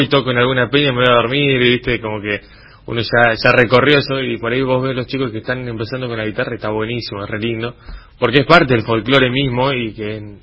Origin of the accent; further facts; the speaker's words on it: Caleta Olivia, Santa Cruz, Argentina; Nací en Puerto Santa Cruz, sí, y me crié en Caleta Olivia.